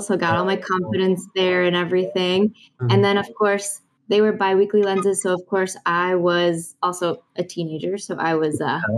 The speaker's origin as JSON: {"language": "English", "town": "Downers Grove", "region": "Illinois", "country": "United States", "tie": "born or raised there", "said": "But I am from the Chicagoland area. So I grew up in Downers Grove, one of the suburbs."}